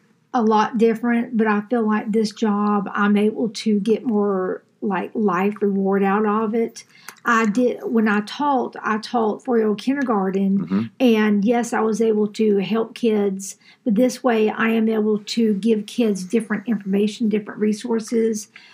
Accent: Clemson, South Carolina, United States; I am from Clemson, South Carolina.

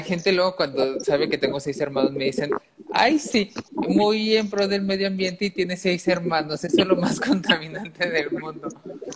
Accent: Arandas, Jalisco, Mexico; Pues que soy de Arandas, Jalisco, eso ya lo saben, ¿no? Que estudié mercadotecnia, lo saben. Que soy mercadólogo.

